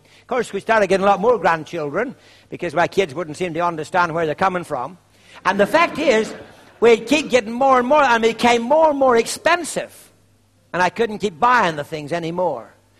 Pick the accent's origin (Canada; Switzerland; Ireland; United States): Ireland; even though I'm Irish and I'm not very smart, there's one thing I can spell